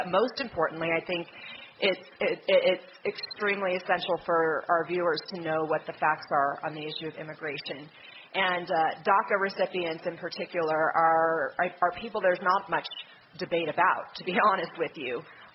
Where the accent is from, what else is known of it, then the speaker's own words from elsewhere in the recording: Denver, Colorado, United States; also born or lived in Littleton; Colorado is home for me. I grew up in Denver and Littleton. My parents still live here in Colorado. They're in Longmont, so just outside of Boulder here